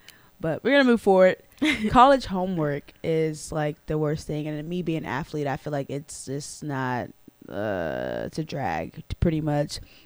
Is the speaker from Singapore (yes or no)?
no; Texas, United States; Even though I'm from Texas, I don't like the Cowboys or the Mavericks.